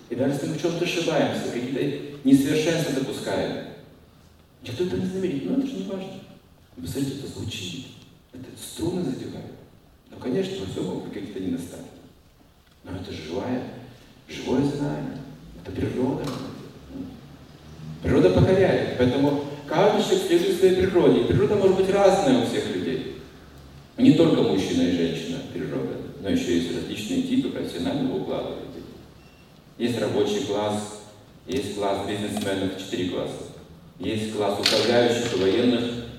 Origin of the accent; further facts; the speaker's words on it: Sakhalin Oblast, Russia; Я вырос на Сахалине, если там брундуков тьма.